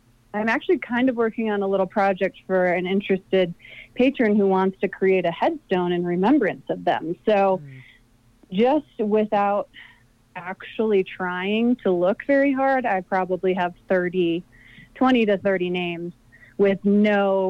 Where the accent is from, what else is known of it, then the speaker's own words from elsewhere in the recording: Midwest, United States; I didn't grow up in Colorado, I grew up in the Midwest